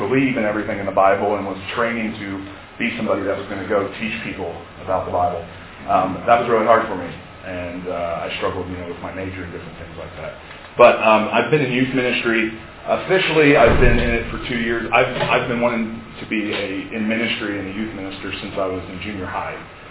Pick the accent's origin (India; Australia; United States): United States; Delaware; I'm the youth and worship minister at the Newark Church of Christ in Newark, Delaware. I'm from Delaware.